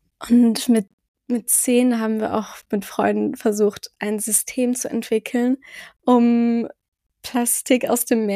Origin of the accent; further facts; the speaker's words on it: southwest France, France; Ich bin in Südwestfrankreich groß geworden.